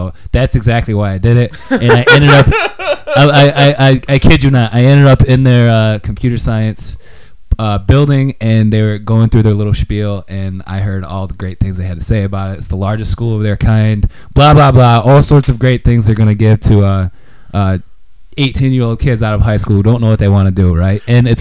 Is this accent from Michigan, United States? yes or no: yes; Michigan, United States; I'm from the Lansing area, so okay. A very small town outside of Lansing, Michigan.